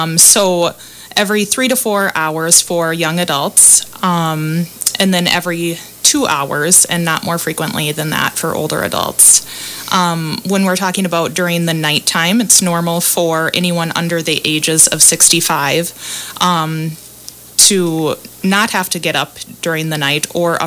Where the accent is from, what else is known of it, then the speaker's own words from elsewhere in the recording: Montevideo, Minnesota, United States; So I grew up in Montevideo, just down the road. I went to school at Montevideo High School, and then I went to Lake Area in Watertown, South Dakota, and got my physical therapist assistant degree.